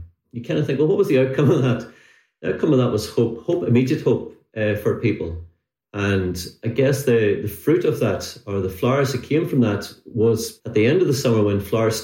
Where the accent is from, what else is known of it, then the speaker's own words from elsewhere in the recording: Rathfrieland, Northern Ireland, United Kingdom; I'm married to Jennifer and 2 children, Niamh and Sam. I'm originally from Hilltown, Rathfrieland area. My home congregation's First Rathfrieland